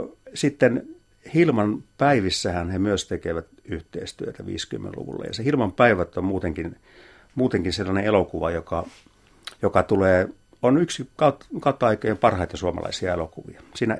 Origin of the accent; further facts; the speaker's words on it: Pieksämäki, South Savo, Finland; Satuin näkemään kotikaupungissani Pieksämäellä 60-luvulla.